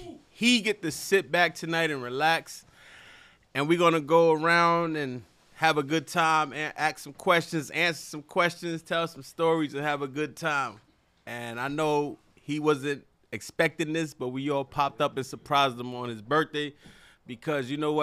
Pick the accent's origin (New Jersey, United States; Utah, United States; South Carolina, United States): South Carolina, United States; now in New York, United States; I came from South Carolina. I went to Coney Island, and you guys all accepted me with open arms.